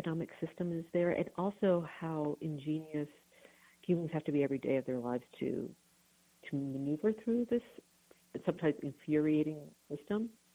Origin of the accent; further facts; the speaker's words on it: Florida, United States; I grew up in Florida, but not in Miami, like on the West Coast, on the East Coast